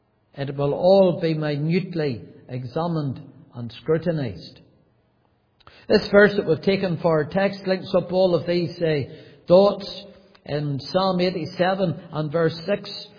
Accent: Banbridge, Northern Ireland, United Kingdom; born there; It always was a great pleasure to me to say I was born in Northern Ireland. I was born, brought into this world in the old hospital in Banbridge.

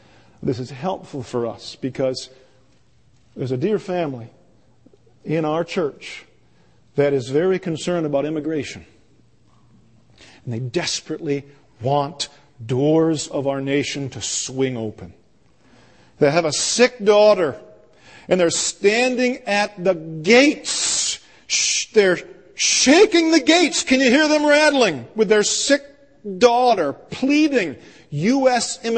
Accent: Michigan, United States; We're from Michigan and we'd like to get in.

